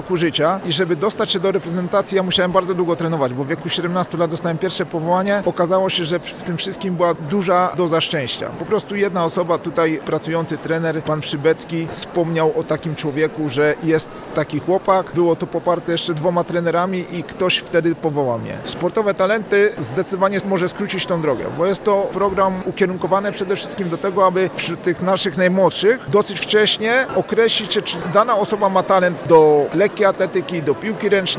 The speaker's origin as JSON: {"language": "Polish", "town": "Zawadzkie", "region": "Opole Voivodeship", "country": "Poland", "said": "ja pochodzę z województwa opolskiego, pochodzę tutaj nieopodal z Zawadzkiego i jestem starszą osobą, mającą już ponad 40 lat"}